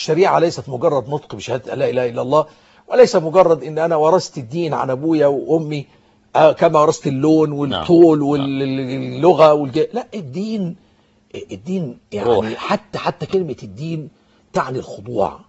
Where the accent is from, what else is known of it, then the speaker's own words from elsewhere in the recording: Egypt; وهو إن أنا مواطن مصري حافظ على الوقت